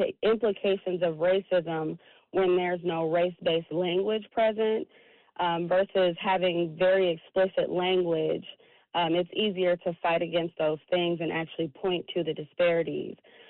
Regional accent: Milwaukee, Wisconsin, United States; I am from Milwaukee.

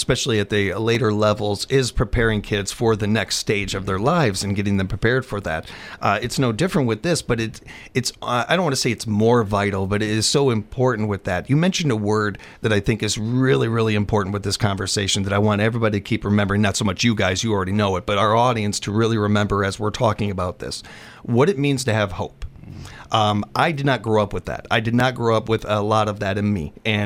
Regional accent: Illinois, United States; I didn't grow up in this school system. I grew up in the Illinois school system. I grew up in a very violent area, and my family moved around a lot.

